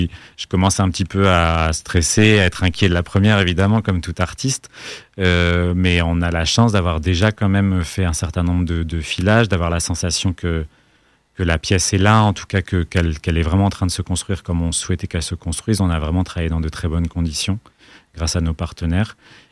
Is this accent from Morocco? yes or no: no; Lille, Hauts-de-France, France; moi je suis né à Lille, hein, je vis à Lille depuis toujours